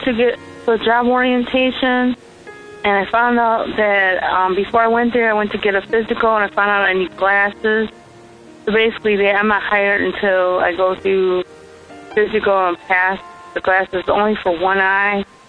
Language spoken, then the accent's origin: English; Michigan, United States; I'm from Michigan.